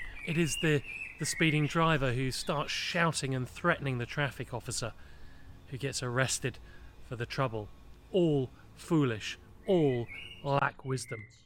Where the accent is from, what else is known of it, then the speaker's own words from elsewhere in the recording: England, United Kingdom; Now, even as an Englishman, I just had to applaud.